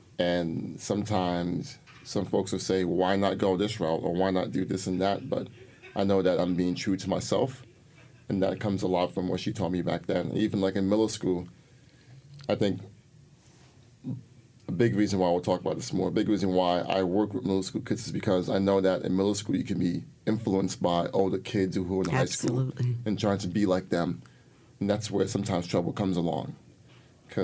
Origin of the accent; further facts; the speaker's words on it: New York City, New York, United States; I grew up in the Bronx.